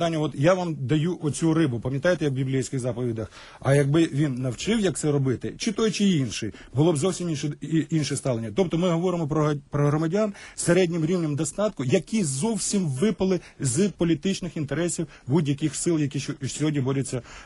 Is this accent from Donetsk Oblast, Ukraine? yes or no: yes; Donetsk, Donetsk Oblast, Ukraine; born there; а я там народився в Донецьку